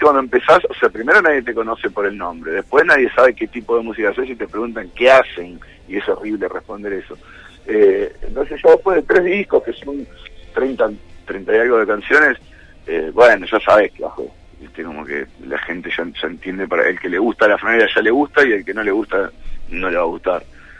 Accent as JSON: {"language": "Spanish", "town": "Junín", "region": "Buenos Aires Province", "country": "Argentina", "said": "amigos de mi pueblo, yo soy de Junín también, igual que la mayoría de ellos."}